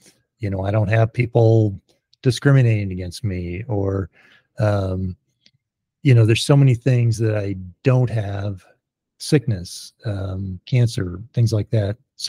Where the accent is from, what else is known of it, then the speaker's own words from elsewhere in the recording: California, United States; also born or lived in Massachusetts; now in Bend, United States; I grew up in California, and then moved when my parents got divorced to the East Coast, Massachusetts.